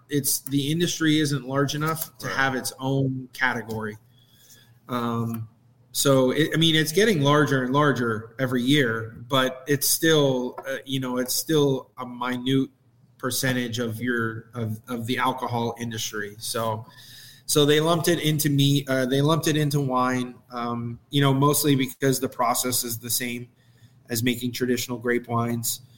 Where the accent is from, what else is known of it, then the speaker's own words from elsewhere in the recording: Pennsylvania, United States; I'm from Pennsylvania, and I would love to have the product there.